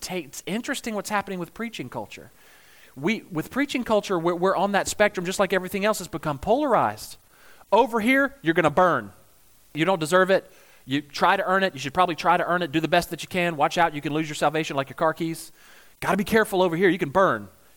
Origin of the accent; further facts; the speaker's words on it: the South, United States; I'm from the South and we were bored and didn't have a lot of money.